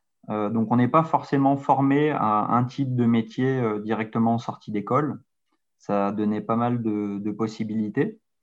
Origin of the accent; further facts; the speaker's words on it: Lyon, Auvergne-Rhône-Alpes, France; puisque je suis lyonnais, et donc c'était pas trop loin de chez mes parents non plus.